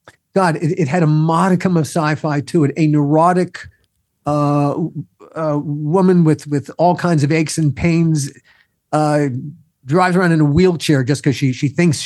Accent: Baltimore, Maryland, United States; moved away as an adult; I grew up in Baltimore. I went to school in New York.

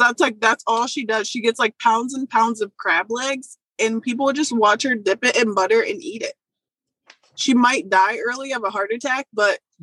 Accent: Akron, Ohio, United States; We're both from Akron. We originated from Akron.

